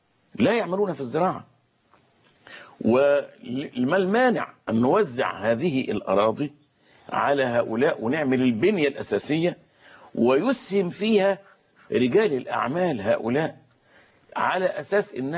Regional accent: Egypt

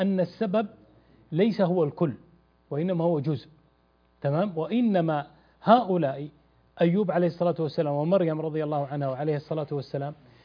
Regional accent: Najd, Saudi Arabia; وأنا من أهل نجد أهل تمر.

